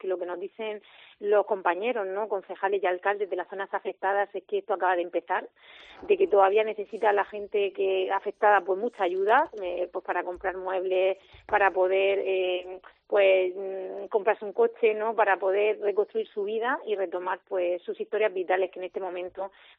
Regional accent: Region of Murcia, Spain; para demostrar cómo somos los murcianos

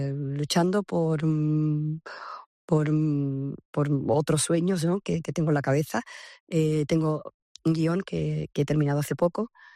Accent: Seville, Andalusia, Spain; moved away as an adult; Me fui de Sevilla con 20 años y digamos que el sur no vengo tanto como me gustaría.

